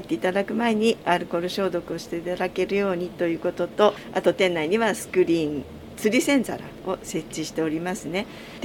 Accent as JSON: {"language": "Japanese", "town": "Fujisawa", "region": "Kanagawa", "country": "Japan", "tie": "born or raised there", "said": "私はずっとこの町で生まれ育っておりまして、出身校の本町小学校ですね、"}